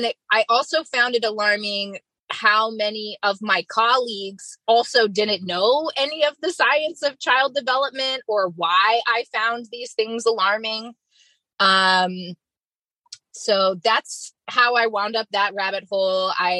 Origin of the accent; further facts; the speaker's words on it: United States; born there; now in Brooklyn, United States; I live in Brooklyn, New York. I was born in the United States.